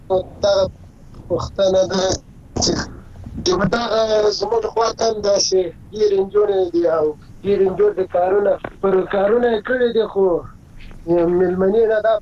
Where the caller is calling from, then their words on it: Farah, Afghanistan